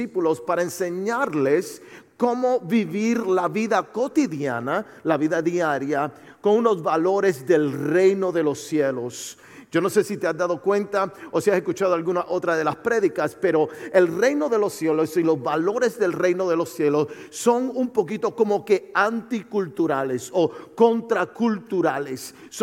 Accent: Puerto Rico; Tú sabes que yo soy de Puerto Rico, si no lo sabía, soy natal de Puerto Rico. Y desde niño, como buen hispano

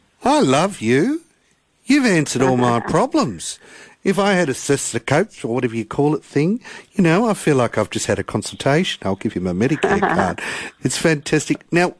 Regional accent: Tasmania, Australia; because I grew up in Tassie. It's so goddamn cold.

